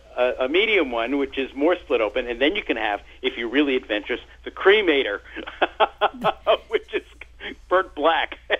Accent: Toms River, New Jersey, United States; I grew up in Tom's River, actually. I know the Jersey Shore quite well.

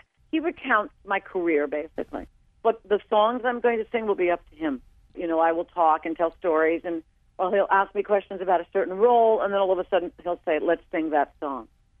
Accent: Long Island, New York, United States; When I was growing up on Long Island, it was very rural. It was a fishing village.

